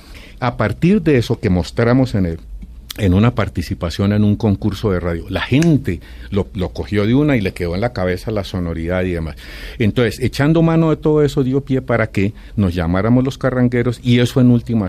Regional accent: Ráquira, Boyacá, Colombia; porque yo soy de Ráquira.

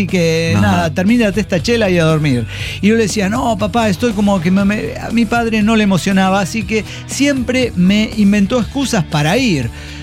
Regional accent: Ensenada, Baja California, Mexico; tenemos que ir porque somos de Ensenada, Baja California.

